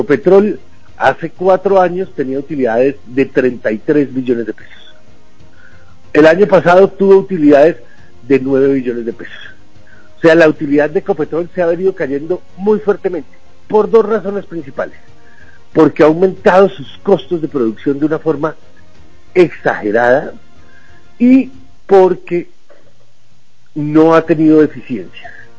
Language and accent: Spanish; Colombia; Afortunadamente para nosotros como colombianos y para la empresa, se le apareció la Virgen en estos días